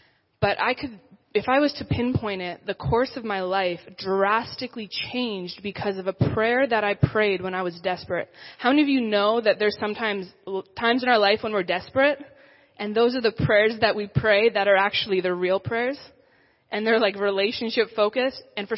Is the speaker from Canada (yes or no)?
yes; Medicine Hat, Alberta, Canada; And for me, I was a Christian my whole life. Medicine Hat is my hometown.